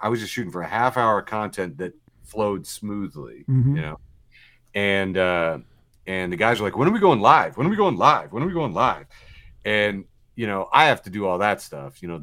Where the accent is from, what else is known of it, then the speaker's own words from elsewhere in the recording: United States; I'm an American